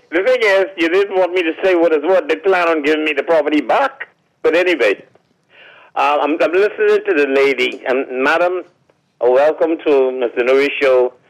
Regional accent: Chippenham, New Providence, Bahamas; born there; I was born in Chippenham, May 4th, 1951. Chippenham in New Providence.

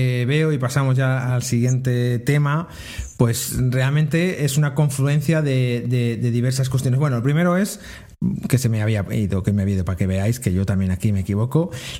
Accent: Toro, Castile and León, Spain; yo coincidí con él en Toro, que es de donde yo soy, en Zamora

